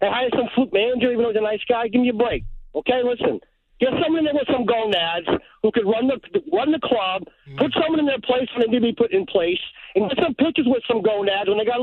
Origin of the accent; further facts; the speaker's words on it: Leominster, Massachusetts, United States; I'm used to seeing Red Sox and Yankees growing up in Leominster.